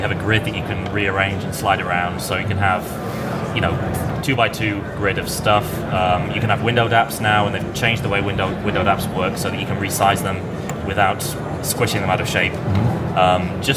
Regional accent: England, United Kingdom

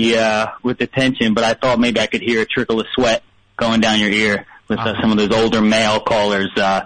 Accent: Philadelphia, Pennsylvania, United States; now in Southern California, United States; Northeast Philly, living in Southern California.

